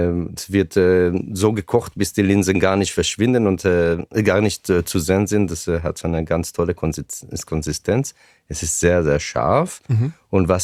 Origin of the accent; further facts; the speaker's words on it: Israel; German is a second language; moved away as an adult; Und mit 18 habe ich das Kibbutz verlassen